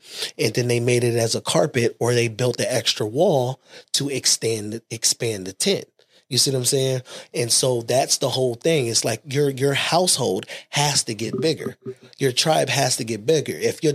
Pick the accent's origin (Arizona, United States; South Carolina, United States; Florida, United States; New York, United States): New York, United States; Harlem; I'm from Harlem, so it's about clothes.